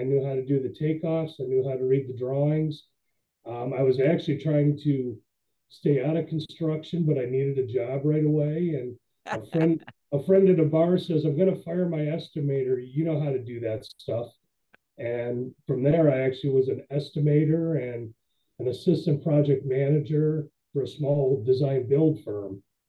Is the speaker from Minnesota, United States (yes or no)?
no; New York, United States; moved away as an adult; now in Phoenix, United States; Quickly, I'm from Western New York, not upstate, it's Western New York. So moved out to Phoenix in the early 90s